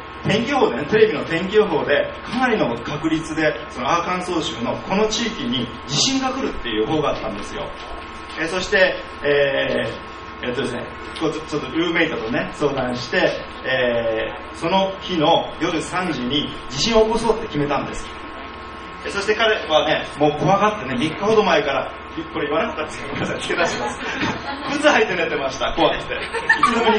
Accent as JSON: {"language": "Japanese", "country": "Australia", "second_language": "Japanese", "said": "私はオーストラリア出身で、"}